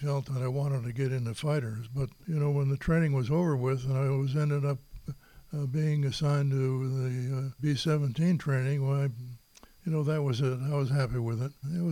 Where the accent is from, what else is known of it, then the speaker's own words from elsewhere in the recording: Duluth, Minnesota, United States; now in California, United States; Well, Duluth was a great place to grow up.